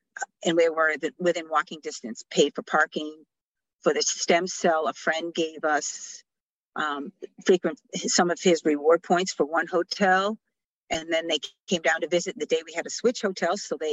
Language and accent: English; Boston, Massachusetts, United States; I grew up outside of Boston, so driving into Dana Farber is no big deal for me